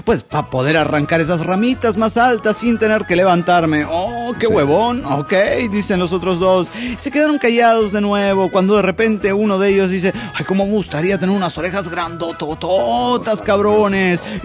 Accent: Monterrey, Nuevo León, Mexico; de Monterrey, Nuevo León, México.

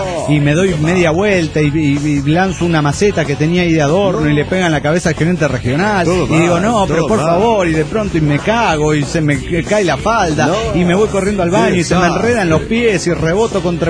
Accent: Vitoria, Basque Country, Spain; de Vitoria, España.

